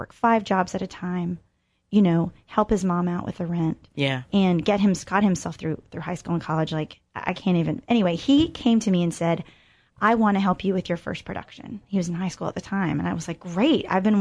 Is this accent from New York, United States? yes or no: no; Rocky Mount, Virginia, United States; I grew up in Rocky Mount, Virginia, the moonshine capital of the world.